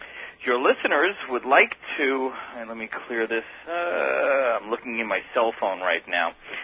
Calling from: Sayville, New York, United States; I'm calling from Sable, from Long Island.

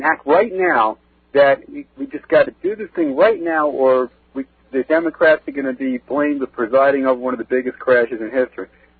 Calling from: North Amityville, New York, United States; I'm calling from North Amityville, New York.

